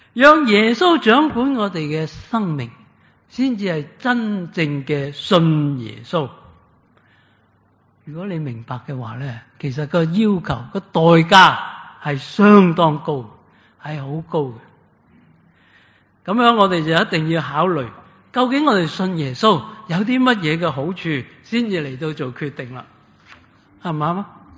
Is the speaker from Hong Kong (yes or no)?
no; Australia; 你同我作为澳洲人